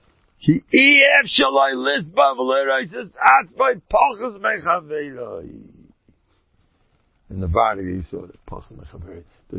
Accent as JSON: {"language": "English", "country": "United States", "said": "I'm a steak guy. I'm an American Harry. We eat steak."}